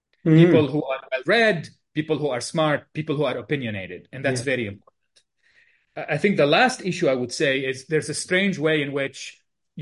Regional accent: Lebanon; growing up in Lebanon

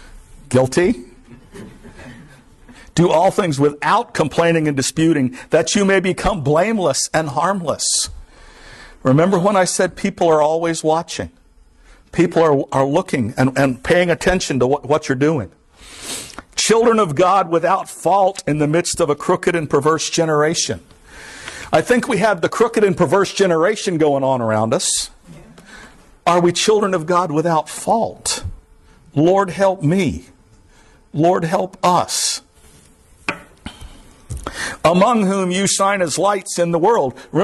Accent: Hollywood, Florida, United States; also born or lived in Pompano Beach; I was born in Pompano Beach. I am from Hollywood, Florida. Here I am.

